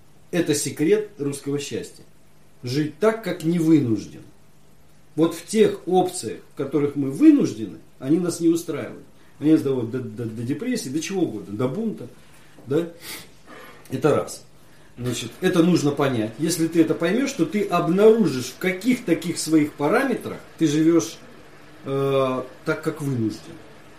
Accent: Russia; почему я, русский россиянин, вдруг исповедую русскую культуру и традицию?

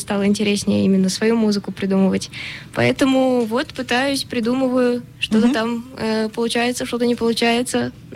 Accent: Syzran, Samara Oblast, Russia; Я просто из Сызрани, это рядом совсем.

